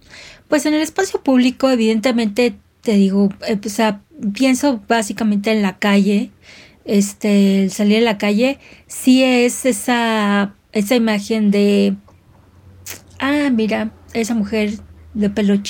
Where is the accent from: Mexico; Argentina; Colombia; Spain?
Mexico; Mexico City; Yo creí que me iban a saltar, o sea, al fin chilanga